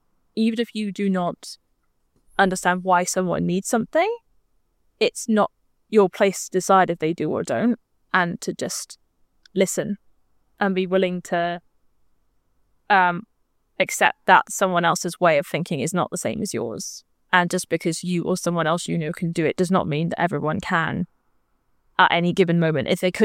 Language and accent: English; Wales, United Kingdom; because God knows I don't sound Welsh at all. I promise I'm not a fraud. I am from Wales.